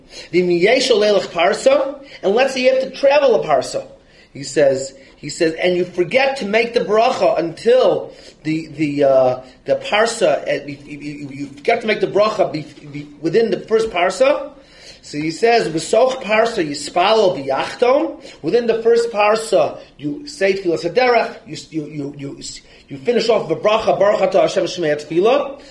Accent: Chicago, Illinois, United States; I grew up in Chicago, so I wanted to see where do you start saying.

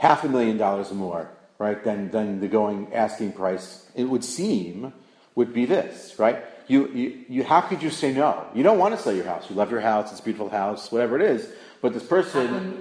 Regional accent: Brooklyn, New York, United States; So I grew up in Brooklyn. So in Flatbush, it's not uncommon for someone literally to just walk up to someone else's house and offer them money to buy their house.

